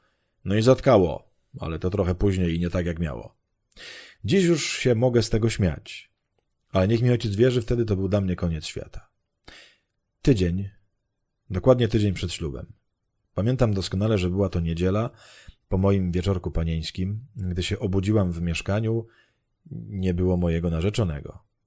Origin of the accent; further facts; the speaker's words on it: Lesser Poland, Poland; oboje pochodzimy z małej miejscowości w Małopolsce. On tam miał pracę i został, a ja musiałam wyjechać do Krakowa